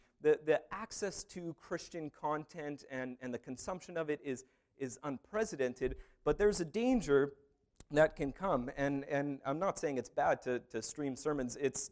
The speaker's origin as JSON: {"language": "English", "country": "Canada", "said": "Now, I took French for years. I'm Canadian, so, I had to take French."}